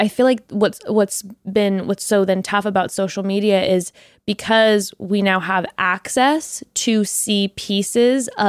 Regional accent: California, United States; growing up in Orange County and then specifically like in the space that I grew up in, I had a very similar experience

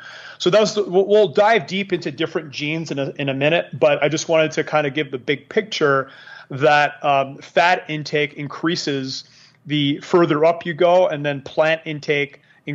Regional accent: Canada; again, I'm from Canada, very hard winters.

